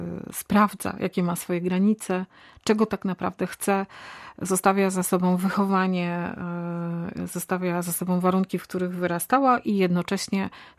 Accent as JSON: {"language": "Polish", "region": "West Pomeranian Voivodeship", "country": "Poland", "said": "Jestem z Pomorza Zachodniego"}